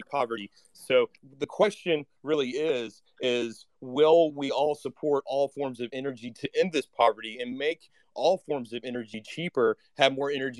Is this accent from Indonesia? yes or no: no; Houston, Texas, United States; I'm definitely from Houston, as you can tell